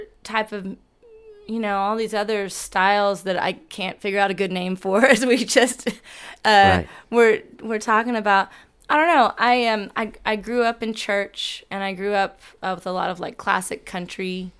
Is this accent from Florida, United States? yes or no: no; Dallas, Texas, United States; now in Austin, United States; I'm from Dallas.